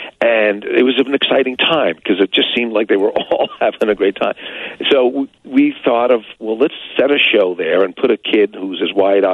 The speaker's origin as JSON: {"language": "English", "region": "New York", "country": "United States", "tie": "born or raised there", "said": "I grew up in New York, and I know that I had seen it."}